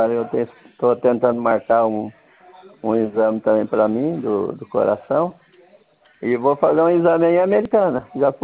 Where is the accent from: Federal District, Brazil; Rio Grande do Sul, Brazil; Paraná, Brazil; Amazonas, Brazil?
Paraná, Brazil; Não, eu sou paranaense, pé vermelho.